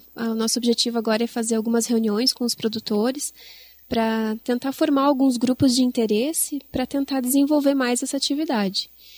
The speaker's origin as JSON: {"language": "Portuguese", "town": "Lages", "region": "Santa Catarina", "country": "Brazil", "tie": "born or raised there", "said": "Sou natural de Lages."}